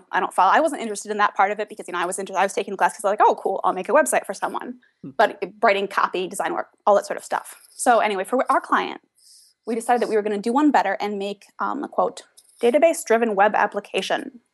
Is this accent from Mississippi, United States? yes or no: no; Madison, Wisconsin, United States; Well, I'm from Madison, Wisconsin, which is the capital of the state of Wisconsin in the U.S.